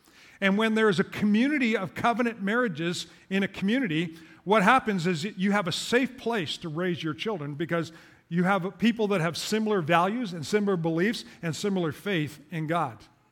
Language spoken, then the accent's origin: English; Trenton, Ontario, Canada; When I was growing up in Southern Ontario in the Trenton Belleville area